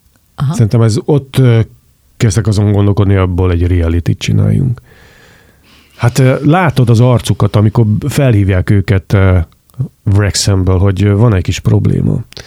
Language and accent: Hungarian; Nyíregyháza, Szabolcs-Szatmár-Bereg, Hungary; én még emlékszem, hogy gyerekkoromban Nyíregyházán nőttem föl